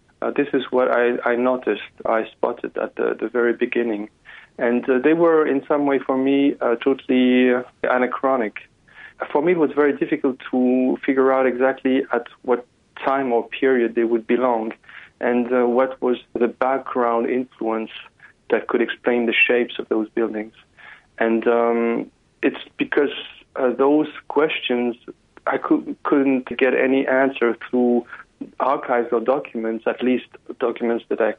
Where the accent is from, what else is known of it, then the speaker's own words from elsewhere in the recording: Malaysia; also born or lived in Cambodia; now in France; I was born in Cambodia and brought up in Malaysia. I'm living in France.